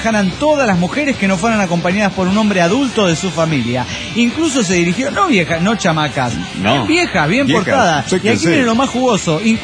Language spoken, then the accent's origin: Spanish; Aguascalientes, Mexico; de Aguascalientes, México.